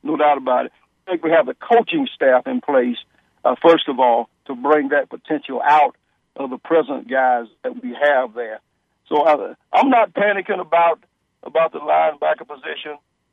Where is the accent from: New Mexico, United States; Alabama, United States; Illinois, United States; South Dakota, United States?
Alabama, United States; growing up in Alabama, just 25 miles west of Tuscaloosa